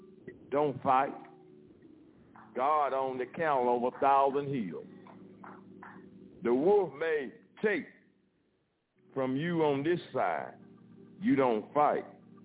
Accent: Texas, United States; I'm from Texas.

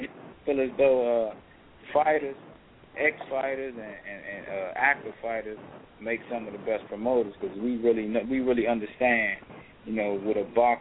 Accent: Washington, District of Columbia, United States; Yeah, Washington, D.C. I'm from Washington, D.C.

